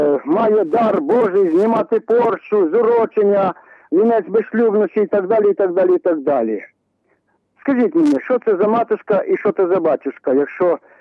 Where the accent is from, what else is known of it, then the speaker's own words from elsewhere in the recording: Volyn Oblast, Ukraine; але ж я з Волині